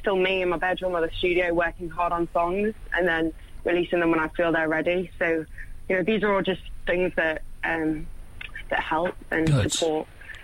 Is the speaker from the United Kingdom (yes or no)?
yes; England, United Kingdom; I just live slightly north of the city. I'm fully English.